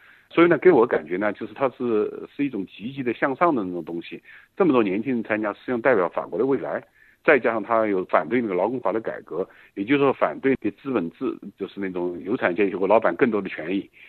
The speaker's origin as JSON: {"language": "Chinese", "country": "China", "said": "咱们都是中国人嘛"}